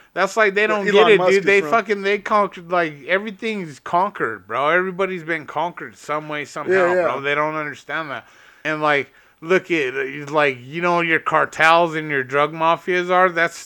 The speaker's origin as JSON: {"language": "English", "town": "Denver", "region": "Colorado", "country": "United States", "said": "And I'm from Denver. I never been to Hawaii, dog."}